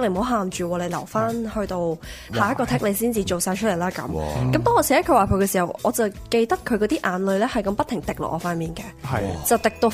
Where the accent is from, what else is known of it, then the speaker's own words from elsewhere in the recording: Vancouver, British Columbia, Canada; 其实我以前细个喺温哥华嘅时候咧，就即系好细个学唱歌跳舞嗰啲啦